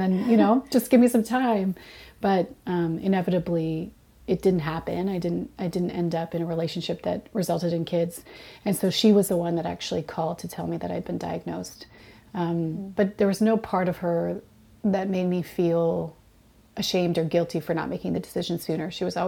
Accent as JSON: {"language": "English", "country": "Canada", "tie": "born or raised there", "said": "I do feel really fortunate that I grew up in Canada"}